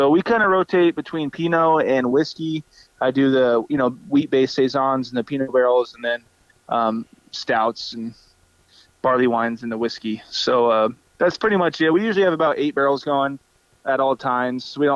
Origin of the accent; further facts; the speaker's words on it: Carlton, Oregon, United States; So I grew up in Oregon. You know, I'm a transplant. I've been in Alaska for almost 10 years, but only lived in the southeast between Juneau and Sitka.